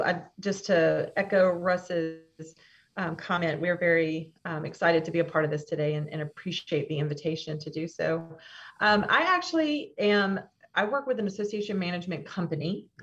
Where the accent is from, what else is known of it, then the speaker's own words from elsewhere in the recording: Louisiana, United States; I'm originally from South Louisiana. I have a degree from Centenary College up in North Louisiana, as well as a master's from LSU